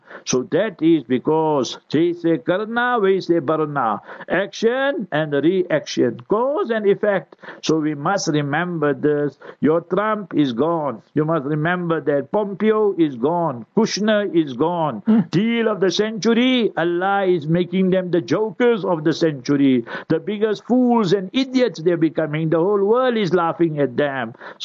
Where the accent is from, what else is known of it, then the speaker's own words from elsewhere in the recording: KwaZulu-Natal, South Africa; My hometown, few days ago, they torched and they burned 9 trucks. Last night, again there, you must remember, near Durban and so forth